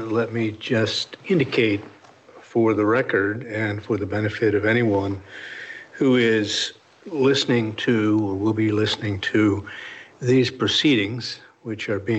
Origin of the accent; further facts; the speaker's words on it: Altoona, Pennsylvania, United States; I hail from Altoona, Pennsylvania, where the name is a very common surname, but it's pronounced … out in central Pennsylvania.